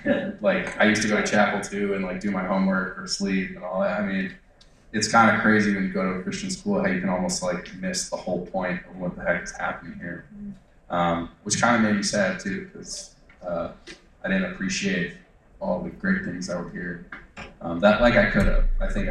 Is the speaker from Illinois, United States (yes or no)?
yes; Chicago, Illinois, United States; I'm from Chicago. And I just got sucked into like the California life